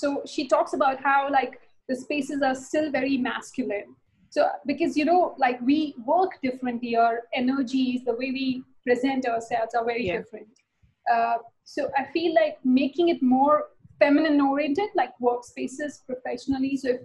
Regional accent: India; And I'm from India, so it's very highly patriarchal.

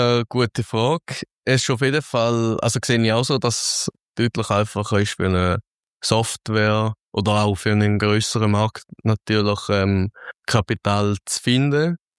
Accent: Thurgau, Switzerland; Jetzt, wir sind aus dem Thurgau, dort gibt es, wo man schon sagt, viel Angebot, wo einfach generell ist.

